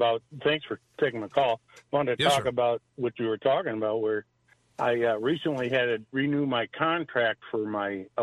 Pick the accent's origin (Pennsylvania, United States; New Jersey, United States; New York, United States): New York, United States; So I'm a transplant from Central New York, and I'm a retired cop, and so I'm semi-retired.